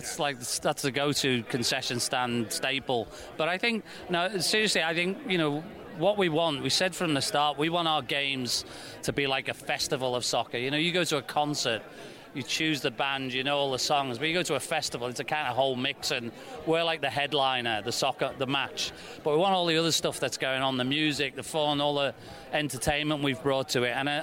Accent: Liverpool, North West England, United Kingdom; I grew up in Liverpool.

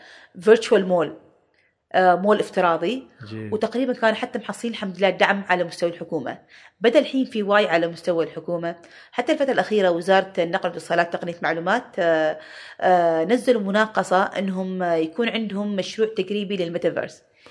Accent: Oman; يعني حتى عندنا على فكرة إحنا عمانيين

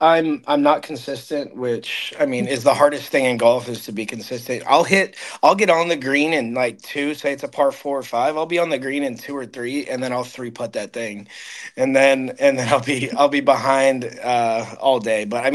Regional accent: Texas, United States; I'm from Texas. I really don't play much golf.

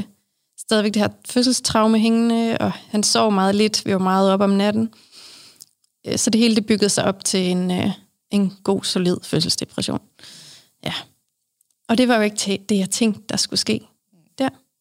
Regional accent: Svendborg, Region of Southern Denmark, Denmark; now in Herskind, Denmark; så bor jeg i Herskind, som er lidt uden for Aarhus. Og jeg er oprindeligt fra Svendborg.

